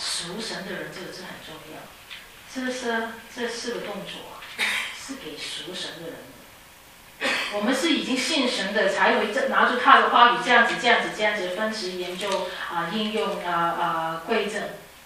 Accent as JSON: {"language": "Chinese", "country": "Hong Kong", "tie": "born or raised there", "said": "我小时候在香港"}